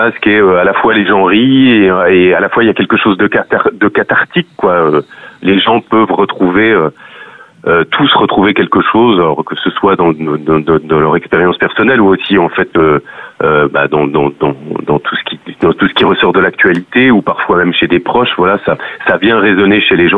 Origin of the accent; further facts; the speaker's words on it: Libya; je suis originaire de Libye